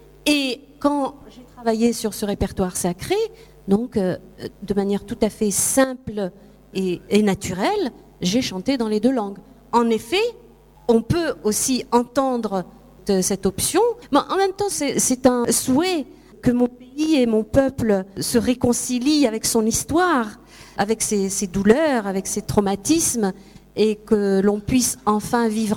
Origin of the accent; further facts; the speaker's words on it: Algeria; Que j'étais berbère, que j'étais algérienne, que je parlais l'arabe, que je parlais le français, que je venais d'Afrique, je suis une africaine.